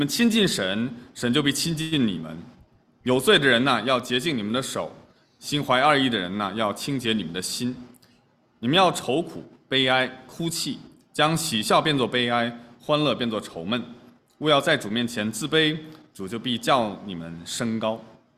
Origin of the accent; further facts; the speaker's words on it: China; 我们中国人还用常常用一个词叫谦虚，对吗？我们小时候都学过